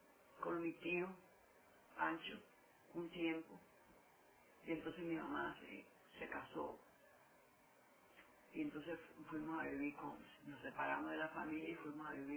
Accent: Charleston, South Carolina, United States; born there; Yo nací en Charleston, South Carolina. No, yo nací el 10, 17 del 27 en Charleston, South Carolina. Y gracias a Dios que nací en Charleston, South Carolina, porque ahora me encuentro en mi país de nacimiento.

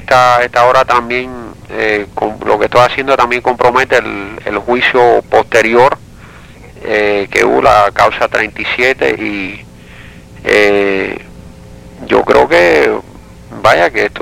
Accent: Cuba; Y yo creo que uno, vaya, como cubano, ¿no? Se lo debe a la historia de Cuba

